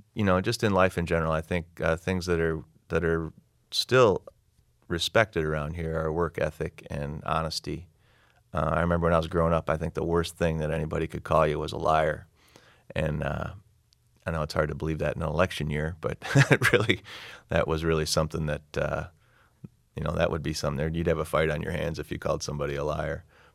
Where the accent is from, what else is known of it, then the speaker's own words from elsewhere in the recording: Detroit, Michigan, United States; But I still remember a time, like when I was growing up in Detroit, I remember how people walked around.